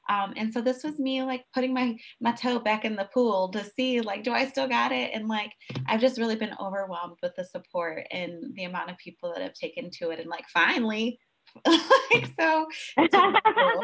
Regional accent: Michigan, United States; also born or lived in San Diego; I am born and raised in Michigan. I spent some time after getting married, moving to San Diego, spent 5 years there. Recently relocated back to Michigan because I had a family and I needed help.

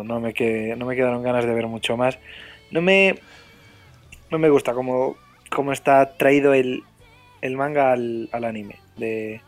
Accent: Brazil; yo, que además vengo de Brasil

